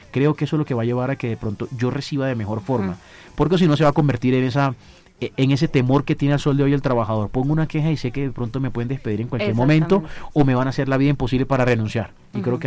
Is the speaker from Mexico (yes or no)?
no; Caribbean coast, Colombia; accent: costeño; incluso mi acento me delata, de pronto no le gustan los costeños